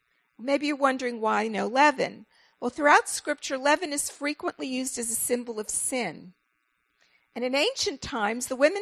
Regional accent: New York City, New York, United States; Now, I'm originally from New York City. I'm a first-generation American, and I grew up in a synagogue of German-Jewish Holocaust survivors.

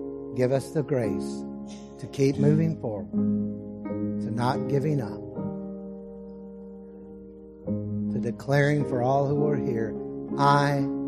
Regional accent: Texas, United States; When he found out I was from Texas, it became cowboy up.

